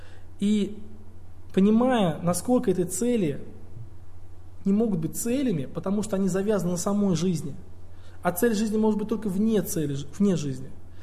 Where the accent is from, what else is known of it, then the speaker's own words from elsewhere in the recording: Tolyatti, Samara Oblast, Russia; moved away; Я приехал сюда из России. Из Тольятти.